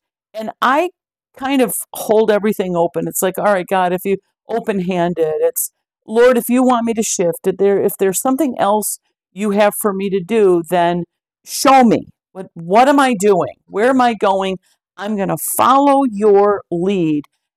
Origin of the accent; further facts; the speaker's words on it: Chicago, Illinois, United States; And growing up in Chicago, there was this area where just tons and tons of railroad tracks side by side